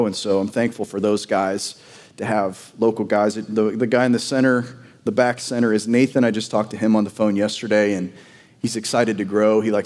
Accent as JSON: {"language": "English", "region": "Georgia", "country": "United States", "said": "I'm from Georgia. I came from a church that was in Ohio to Georgia."}